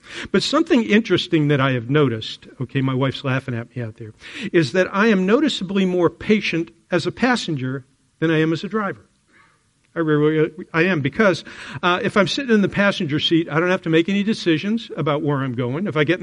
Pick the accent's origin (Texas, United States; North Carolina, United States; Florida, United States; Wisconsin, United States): Florida, United States; now in Atlanta, United States; And though I always tell people I'm from Florida, where I lived for 8 years while I was growing up, the truth is, this is my home.